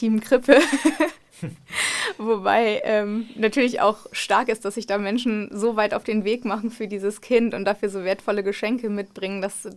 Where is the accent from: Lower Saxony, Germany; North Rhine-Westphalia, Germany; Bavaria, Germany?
Lower Saxony, Germany; ich komme aus der Region, meine Familie auch